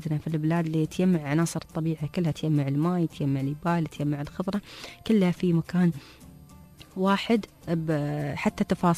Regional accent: United Arab Emirates

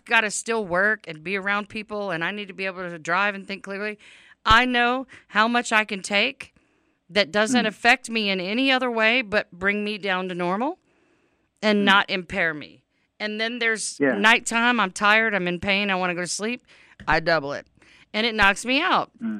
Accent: United States; because I'm an adult and I'm an American, you know, and I'm a human being, you know?

